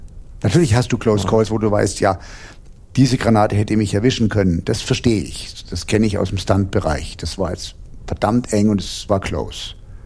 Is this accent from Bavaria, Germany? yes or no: no; Heidelberg, Baden-Württemberg, Germany; bis zurück nach Heidelberg, wo ich herstamme.